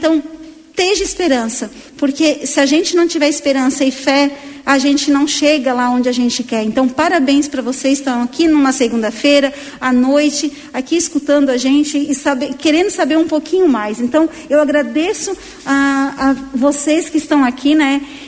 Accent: Criciúma, Santa Catarina, Brazil; Eu congrego aqui em Lauro Miller, eu venho de Criciúma

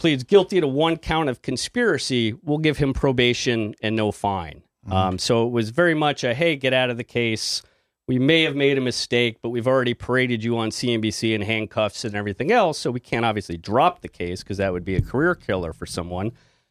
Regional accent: Los Angeles, California, United States; I grew up in Los Angeles. And went to East Coast for college, West Coast for law school

